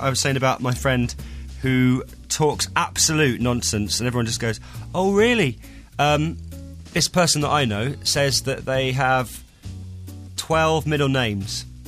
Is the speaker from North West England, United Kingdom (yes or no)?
no; Southampton, South East England, United Kingdom; Well, I'm from Southampton, and we never had one.